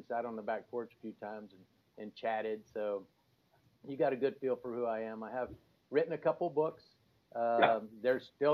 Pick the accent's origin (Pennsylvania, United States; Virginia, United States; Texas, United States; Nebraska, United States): Texas, United States; Houston; also born or lived in Corpus Christi; I'm from Texas. I was born in Houston, raised partially in Houston in Corpus. But at 18, I joined the Coast Guard and just left